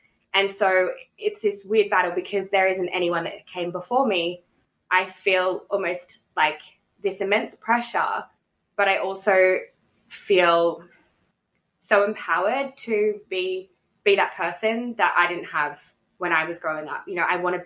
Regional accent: Australia; growing up in Australia, like I never ever saw anyone that looked like me.

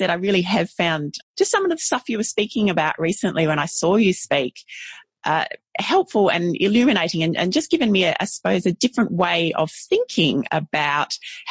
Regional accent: Ballarat, Victoria, Australia; here in my hometown of Ballarat, Victoria.

